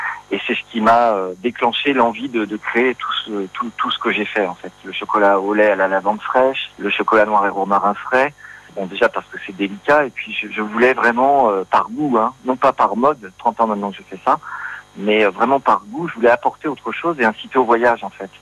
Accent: Saint-Brieuc, Brittany, France; je suis breton en fait, je suis né à Saint-Brieuc, j'avais ma première affaire en Bretagne.

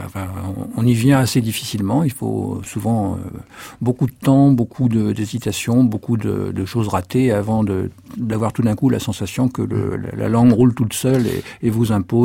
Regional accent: Brittany, France; Et de la Bretagne, d'où je viens

